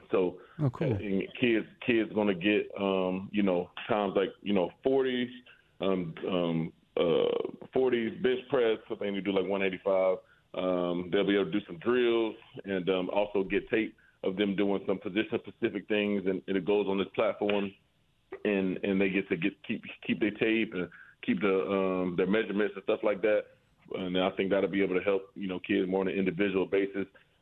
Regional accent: Conyers, Georgia, United States; So we do that out in my hometown, Conyers, Georgia, Rockdale County High School, where I attended.

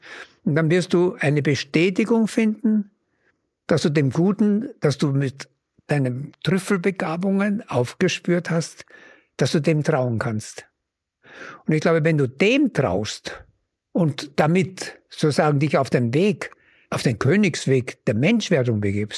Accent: Upper Austria, Austria; Ich habe als Kind gelernt, dort wo ich groß geworden bin, im oberen Mühlviertel

